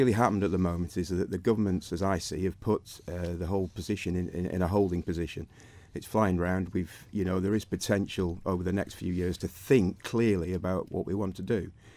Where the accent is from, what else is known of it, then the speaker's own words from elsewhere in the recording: Isle of Man; I brought my young girl back up here, you know, and with the reason that I grew up on the Isle of Man, and I want to contribute.